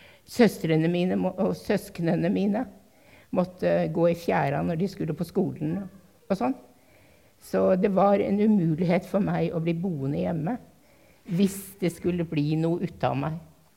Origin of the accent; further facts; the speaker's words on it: Nordland, Norway; så kom det en svær epidemi hjemme i Nordland, der hvor jeg kommer fra. Og jeg var nesten 3 år da den kom.